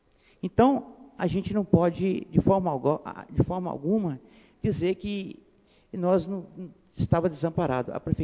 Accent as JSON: {"language": "Portuguese", "town": "Itabira", "region": "Minas Gerais", "country": "Brazil", "tie": "born or raised there", "said": "porque eu sou lá do Santa Rita, vivo lá, o tempo todo de vida que eu tenho"}